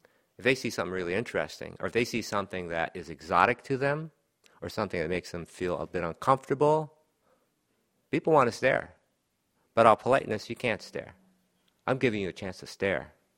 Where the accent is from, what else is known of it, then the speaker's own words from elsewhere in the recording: Minnesota, United States; I'm a Minnesotan. I was born and raised in Minnesota.